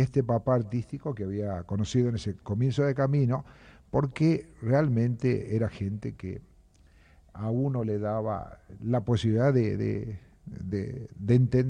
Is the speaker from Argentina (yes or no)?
yes; Campamento Vespucio, Salta, Argentina; born there; En Campamento Vespucio, en el norte de Salta.